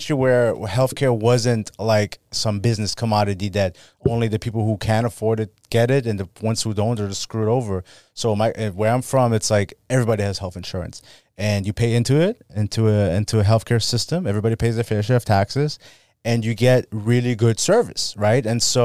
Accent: Germany; I'm from Germany.

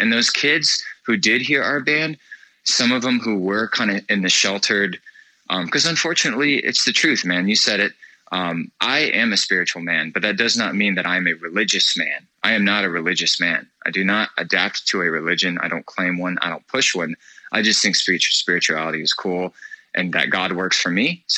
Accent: Florida, United States; which we are from Florida, which is where Southern rock is happy.

